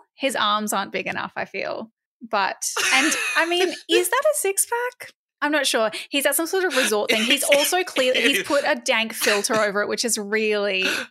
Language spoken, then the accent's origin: English; Queensland, Australia; because Tom insists that as a Queenslander I should have something to say on this.